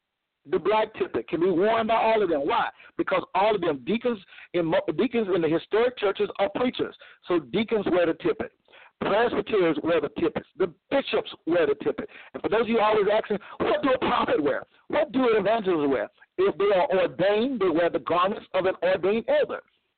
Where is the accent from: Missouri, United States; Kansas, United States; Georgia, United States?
Missouri, United States; I'm from Missouri, the show me state.